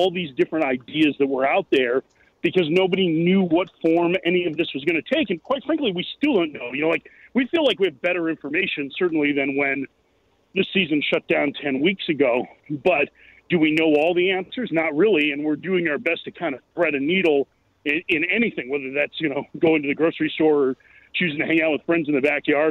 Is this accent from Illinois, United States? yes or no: yes; Lake Forest, Illinois, United States; Yep, born and raised.